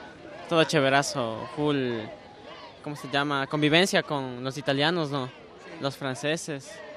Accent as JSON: {"language": "Spanish", "country": "Ecuador", "said": "Yo soy de Ecuador."}